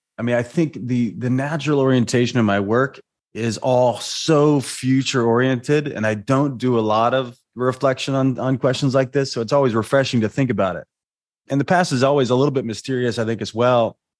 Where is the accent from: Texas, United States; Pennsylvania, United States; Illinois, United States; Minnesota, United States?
Illinois, United States; Salem; I grew up in Salem, Illinois, which is like 70 miles east of St. Louis, Missouri. 8,000 people when everybody's home.